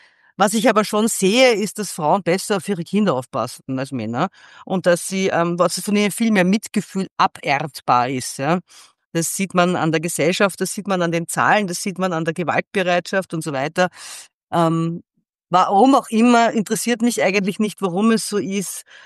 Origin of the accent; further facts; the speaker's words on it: Austria; bei uns in Österreich